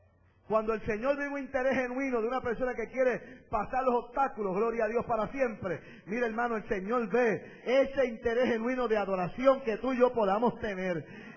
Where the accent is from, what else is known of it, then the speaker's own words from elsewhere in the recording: Puerto Rico; a mí me parece que en mi país, en Puerto Rico